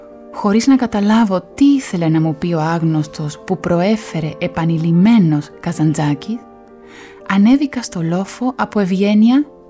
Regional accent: Argentina; Greek is a second language; Όταν επέστρεψα στην πατρίδα μου, την Αργεντινή, πήγα να βρω έναν δάσκαλο νέο ελληνικών για να μπορέσω να έρθω στην Ελλάδα να σπουδάσω ελληνική φιλολογία.

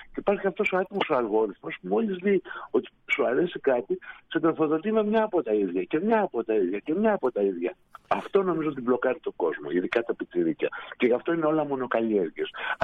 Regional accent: Xanthi, Eastern Macedonia and Thrace, Greece; Από την πόλη μου, από την Ξάνθη

